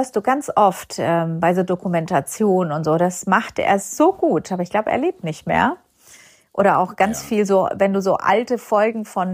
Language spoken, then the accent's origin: German; Iran; ich bin ja im Iran geboren und aufgewachsen.